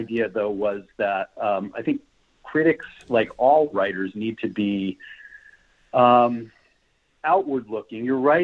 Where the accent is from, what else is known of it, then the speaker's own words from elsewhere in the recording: New York, United States; And then when I got out of college, I was raised in New York. I went back to New York.